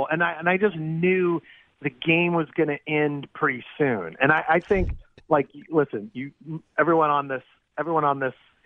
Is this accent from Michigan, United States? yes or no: no; California, United States; Because so I grew up in the Bay Area, and Tony La Russa basically started that whole